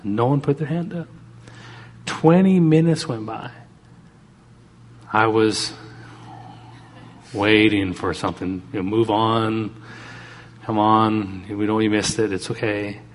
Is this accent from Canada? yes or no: yes; Canada; I'm Canadian. I love being Canadian. I wear Canadian t-shirts.